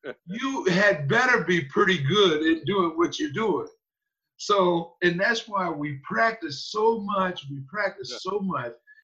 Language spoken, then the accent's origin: English; Cordtown, Maryland, United States; I'm from Cordtown, Maryland, which is about 4 miles outside of Cambridge, Maryland.